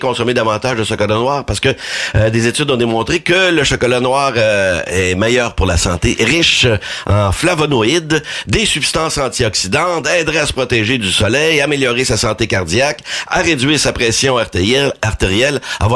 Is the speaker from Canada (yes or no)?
yes; Quebec, Canada; pas beaucoup chez nous au Québec, là, de donner des œufs peints.